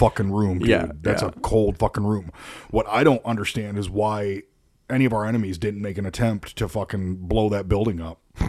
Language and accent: English; Dowagiac, Michigan, United States; We're going to do that in my hometown. We're going to build up big fucking mountains on each side. You can get through to Dowagiac